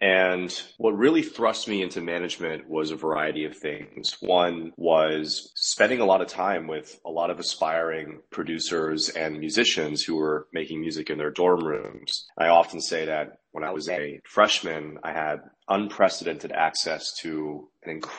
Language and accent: English; Los Angeles, California, United States; my first client, Nick Lee, who I've known for a many number of years growing up in Los Angeles together, we reconnected in New York.